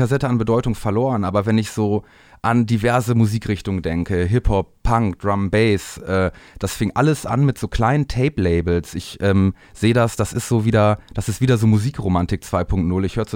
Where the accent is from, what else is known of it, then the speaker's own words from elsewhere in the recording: Bielefeld, North Rhine-Westphalia, Germany; aus dem Raum Bielefeld, wo ich herkomme.